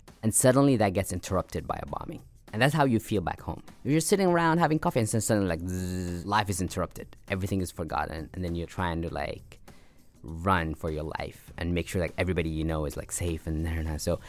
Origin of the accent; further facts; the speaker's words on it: Abu Dhabi, United Arab Emirates; also born or lived in Sudan; So we moved to United Arab Emirates, and I grew up in Abu Dhabi, which was a very strange place to grow up.